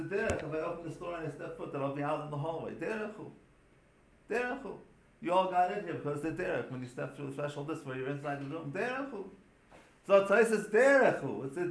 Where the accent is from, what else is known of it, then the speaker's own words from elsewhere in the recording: St. Louis, Missouri, United States; St. Louis that I grew up in, today it's a little bit closer, but St. Louis I grew up in is very, very, very far from Kisei HaKovet.